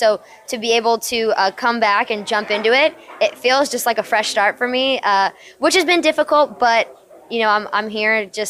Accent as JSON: {"language": "English", "region": "New Jersey", "country": "United States", "tie": "born or raised there", "said": "I grew up in Jersey, so being here is definitely, like, I get that little feel of home."}